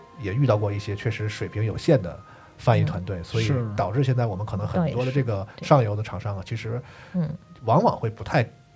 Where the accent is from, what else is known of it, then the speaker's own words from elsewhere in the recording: China; 但是我们中国人看到日文用的汉字用出来之后